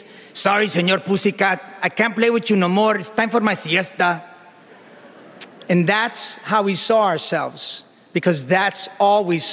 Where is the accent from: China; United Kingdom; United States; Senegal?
United States; Queens, New York; when I was growing up in Jackson Heights, Queens, a scrawny little wannabe gangster